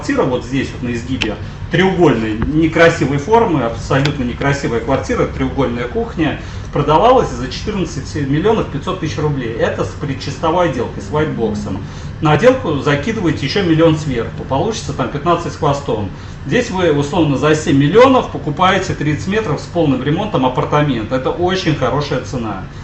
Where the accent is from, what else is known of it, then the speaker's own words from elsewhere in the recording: Saint Petersburg, Russia; как являюсь коренным жителем Петербурга